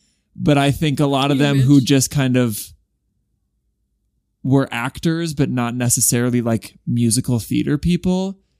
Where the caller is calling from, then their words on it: Wisconsin, United States; she, her. I'm from Central Wisconsin, and I wanted to write in to share my thoughts on the character of Joe Hart.